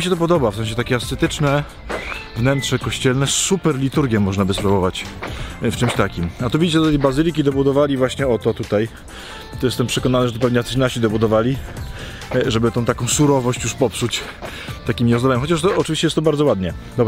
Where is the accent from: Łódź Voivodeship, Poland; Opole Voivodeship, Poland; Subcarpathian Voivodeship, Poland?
Łódź Voivodeship, Poland; Radomsko; bo w ogóle Radomsko, czyli w ogóle moje strony, moje diecezja.